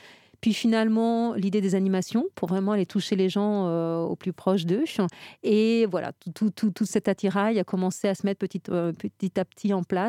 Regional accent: Île d'Yeu, Pays de la Loire, France; Alors, quand on vient de l'Île-Dieu, cette petite île en Vendée, c'est pas évident d'être dans la culture.

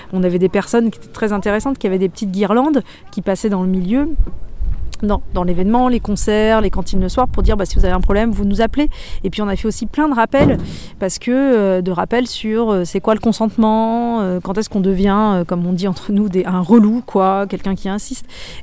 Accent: Mauzé-sur-le-Mignon, Nouvelle-Aquitaine, France; moi je suis née ici, j'ai grandi à Mauzé-sur-le-Mignon, j'ai joué dans le Marais, Poitevin toute ma vie. Et à la différence de beaucoup de gens, je suis aussi allée vivre 15 ans à l'étranger et là je suis revenue.

